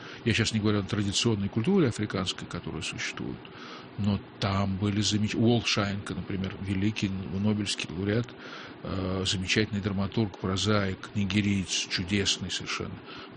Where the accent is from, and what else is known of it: Moscow, Russia; born or raised there; also born or lived in Kyrgyzstan